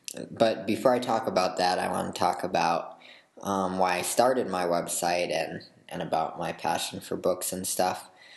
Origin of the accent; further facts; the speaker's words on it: Rochester, New York, United States; now in Utah, United States; I'm 16 and I'm from Rochester, New York. Currently I'm living in Utah 'cause I'm going to school here. But yeah, Rochester's where my home is.